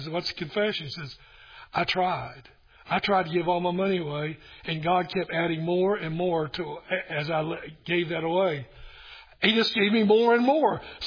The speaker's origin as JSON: {"language": "English", "town": "Kingsport", "region": "Tennessee", "country": "United States", "tie": "born or raised there", "said": "In my hometown of Kingsport, Tennessee, I painted a neighbor's house"}